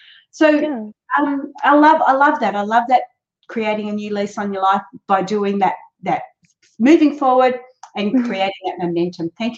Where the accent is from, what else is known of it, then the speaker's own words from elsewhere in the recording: Australia; also born or lived in England; I was born in England, raised in Australia